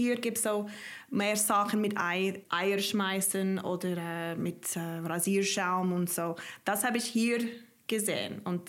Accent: United States; Also ich komme aus den USA und dort ist es

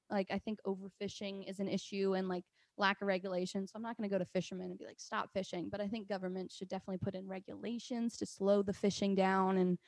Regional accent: Uxbridge, Ontario, Canada; They grew up in Woodville, and I grew up in Uxbridge.

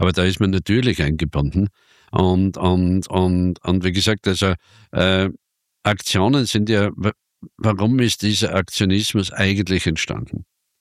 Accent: Styria, Austria; Bei uns in der Steiermark ist es so, dass wir in den letzten Jahren oder letzten Jahrzehnten extrem mit Spätfrösten zu kämpfen haben.

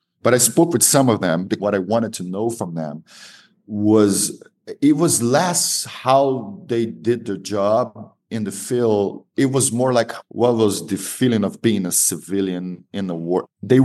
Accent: Salvador, Bahia, Brazil; Most of my friends are journalists in my hometown, Salvador, and other parts of Brazil.

